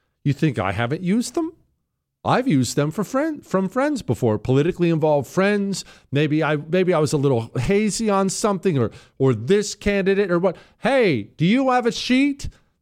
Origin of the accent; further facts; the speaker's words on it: United States; But by the way, I still eat fast food. I'm still an American.